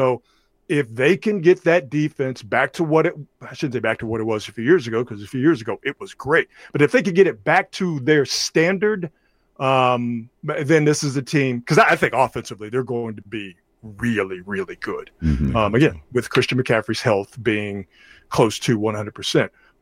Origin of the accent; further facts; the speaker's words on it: Sacramento, California, United States; No, actually, I'm from Sacramento.